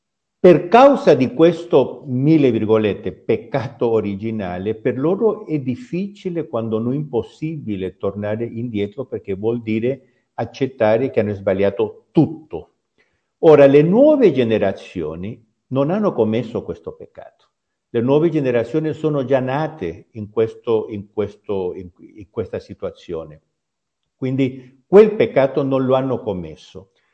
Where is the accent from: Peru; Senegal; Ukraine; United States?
Peru; Italian is a second language; now in Italy; voi sapete che io sono peruviano